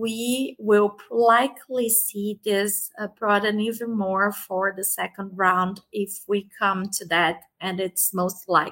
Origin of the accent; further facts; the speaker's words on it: São Paulo, Brazil; I'm from São Paulo. I'm back in Brazil right now. So I'm based in São Paulo